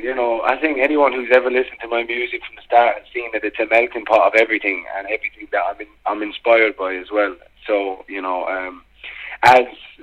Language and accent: English; New Ross, County Wexford, Ireland; now in London, United Kingdom; I was born in London to an Irish family. I was raised from the age of 4 in a small town in New Ross, County Wexford, in the south of Ireland. And I've been back living in London now for just over 10 years.